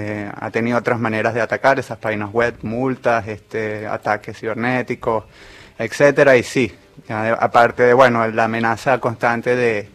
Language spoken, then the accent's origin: Spanish; Venezuela; cuando llegué, como todo venezolano que llega, empecé a repartir currículums por todos lados